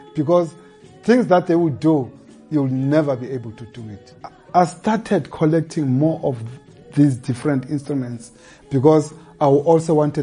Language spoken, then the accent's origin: English; Eastern Cape, South Africa; I'm from the Eastern Cape, and I know the poverty